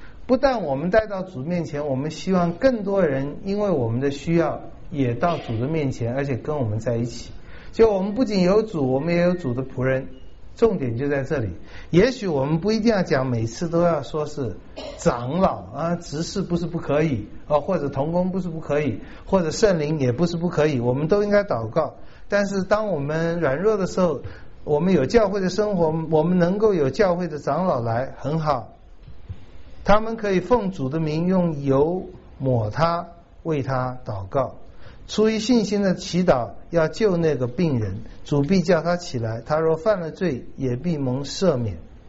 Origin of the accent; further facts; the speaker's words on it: China; 我们中国人都常常是太会做戏了哈